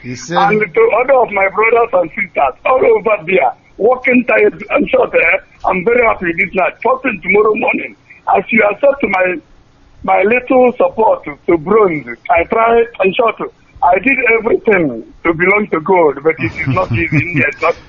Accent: Arondizuogo, Imo, Nigeria; now in New Delhi, India; I'm from Arondizuogo, Idato, North Local Government, Imo State, Biafran Land. I live in India, New Delhi.

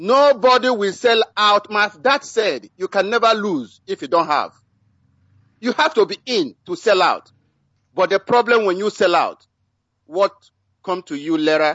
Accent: Mbidi, Imo, Nigeria; now in Dallas, United States; residing here in Dallas, Texas, in United States of America. And I'm from Mbidi, Umuekwe Mbidi in Oru West, in Biafra land.

